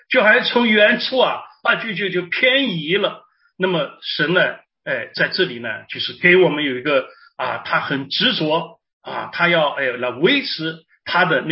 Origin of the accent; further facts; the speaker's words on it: Shanghai, China; 那我记得我是生在上海的，我是上海长大的那么上海现在比较繁荣了，在我们小时候呢还没有那么繁荣